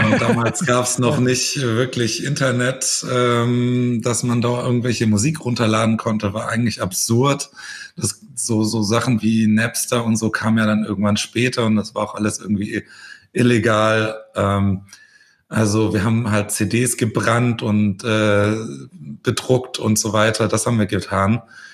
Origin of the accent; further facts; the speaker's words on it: Stuttgart, Baden-Württemberg, Germany; Ganz, ganz ursprünglich komme ich aus Stuttgart, genau, geboren und aufgewachsen, ja.